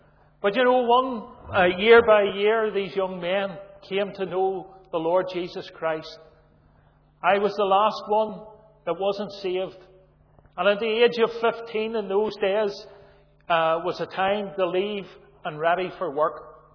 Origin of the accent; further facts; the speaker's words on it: Belfast, Northern Ireland, United Kingdom; I'm a townie from Belfast. And I was brought up in a home that didn't know the Lord Jesus Christ.